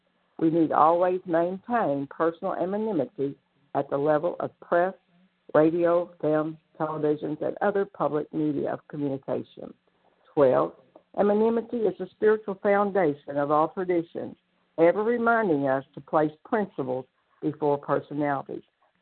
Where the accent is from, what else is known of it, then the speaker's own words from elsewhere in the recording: Pensacola, Florida, United States; I'm from Pensacola, Florida, and greatly recovered, grateful to be recovered.